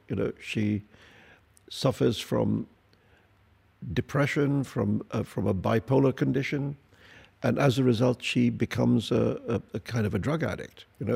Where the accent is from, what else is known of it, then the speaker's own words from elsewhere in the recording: Mumbai, Maharashtra, India; You know, I'm a boy from Bombay, which is a town obsessed by the movies.